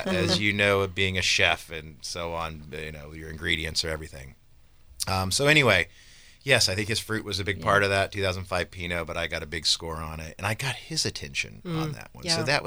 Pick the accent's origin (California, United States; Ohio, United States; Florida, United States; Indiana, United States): Indiana, United States; And I'm from Indiana and love basketball, too.